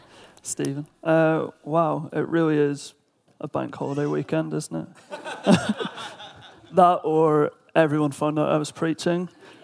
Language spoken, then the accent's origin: English; Northern Ireland, United Kingdom; accent: Northern Irish; now in England; based on my accent and the Northern Irish ability to merge multiple syllables into one incoherent noise.